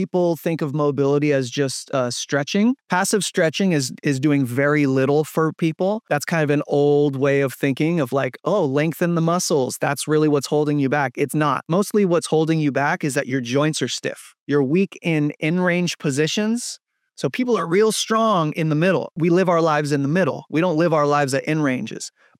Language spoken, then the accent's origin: English; California, United States; I'm from California. I lived in LA, San Diego, Sacramento. I've been in San Diego half my life.